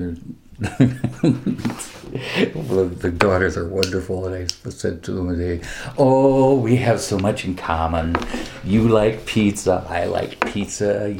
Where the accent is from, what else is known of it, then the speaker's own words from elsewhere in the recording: Wabasha, Minnesota, United States; when that creepy man from Wabasha was hounding me all the time from my hometown.